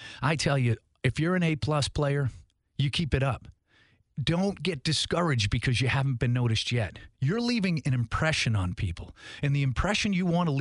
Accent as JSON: {"language": "English", "town": "Tewksbury", "region": "Massachusetts", "country": "United States", "tie": "born or raised there", "said": "the best compliment you could give anybody where I grew up in Tewksbury, Massachusetts was that, Peter. He's a hard worker."}